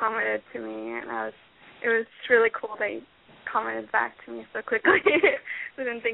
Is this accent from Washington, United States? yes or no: no; Corpus Christi, Texas, United States; also born or lived in San Antonio; Corpus Christi, actually, but I was born in San Antonio, so.